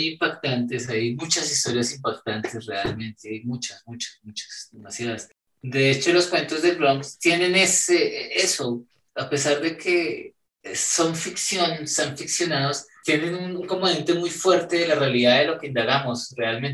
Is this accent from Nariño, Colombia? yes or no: no; Bogotá, Colombia; también soy putamente urbano, me crié en el centro de la capital